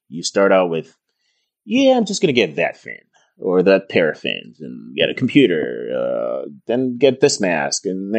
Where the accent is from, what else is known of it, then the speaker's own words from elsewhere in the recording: Lagos, Nigeria; Growing up in Lagos, it's a beach city, very similar to LA.